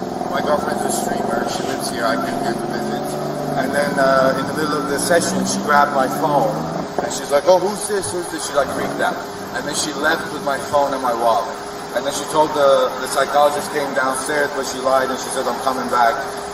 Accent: California, United States; I'm from California

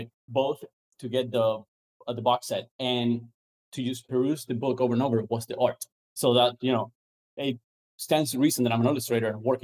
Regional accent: Cuba; also born or lived in Venezuela; I grew up in Cuba and a little bit in Venezuela.

